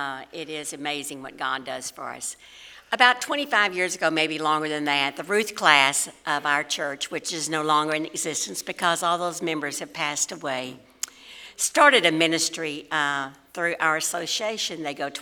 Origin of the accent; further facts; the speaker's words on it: Waller, Texas, United States; I said, yes, I'm from Waller.